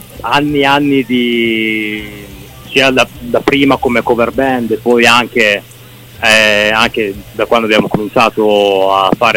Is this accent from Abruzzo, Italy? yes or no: no; Modena, Emilia-Romagna, Italy; Allora, noi veniamo da Modena.